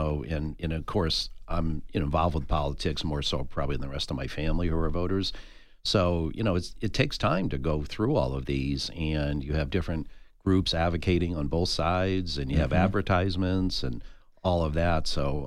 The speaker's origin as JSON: {"language": "English", "region": "Connecticut", "country": "United States", "said": "I'm an Irish kid from Connecticut, so I don't know if I can ever get rid of that."}